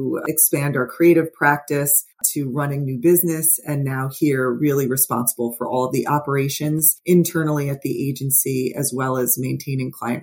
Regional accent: New Jersey, United States; I grew up in North Jersey and came from Ketchum out of New York

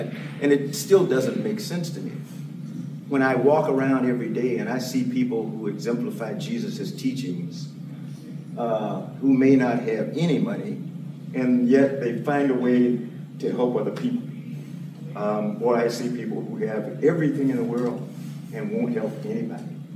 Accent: the South, United States; it occurred to me that I grew up in the South

